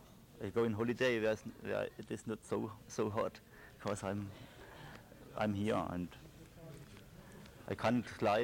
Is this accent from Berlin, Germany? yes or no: no; Baden-Württemberg, Germany; English is a second language; And I'm from Germany, Black Forest.